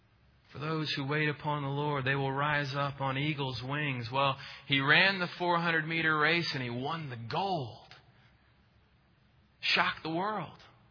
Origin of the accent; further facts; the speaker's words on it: Peachtree City, Georgia, United States; My family moved here when I was 3 years old. I grew up on Appleseed Court in Peachtree City, Georgia. It doesn't get more suburban than that.